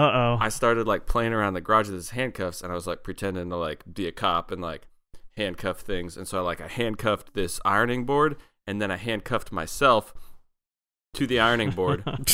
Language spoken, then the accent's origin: English; Arizona, United States; also born or lived in Washington; When I was in fifth grade, we moved from Washington to Arizona, and we moved into this new house in Arizona.